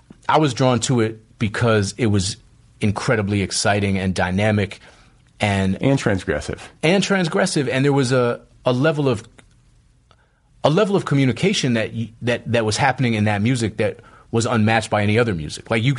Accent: Boston, Massachusetts, United States; I grew up in Boston, which is a very segregated city

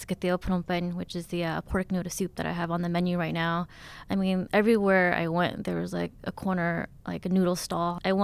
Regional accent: Stockton, California, United States; growing up in Stockton, I didn't really have anywhere to hang out besides the kitchen with my mom.

